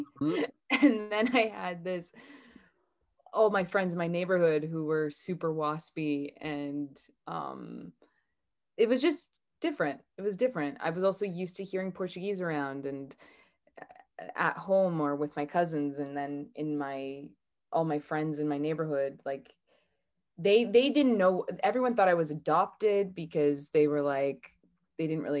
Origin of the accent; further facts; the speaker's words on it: Winnipeg, Manitoba, Canada; I love Winnipeg in a way. I did not like growing up there in that I was very bored and very cold.